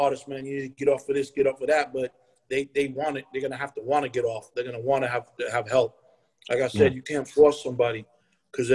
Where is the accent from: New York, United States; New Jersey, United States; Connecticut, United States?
New York, United States; Queens; now in Los Angeles, United States; But I'm from Queens. Never forget where you come from.